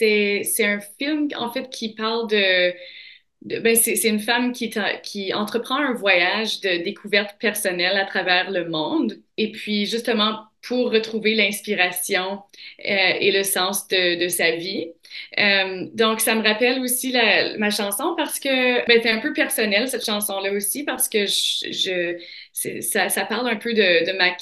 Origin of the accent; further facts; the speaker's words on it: Sainte-Geneviève, Manitoba, Canada; Là où j'ai grandi, à Sainte-Geneviève, au Manitoba, c'est là où les plaines rencontrent le bouclier canadien.